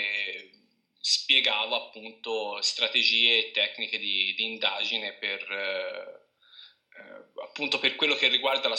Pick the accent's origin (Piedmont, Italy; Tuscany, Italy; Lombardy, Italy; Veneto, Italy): Tuscany, Italy; in provincia di Livorno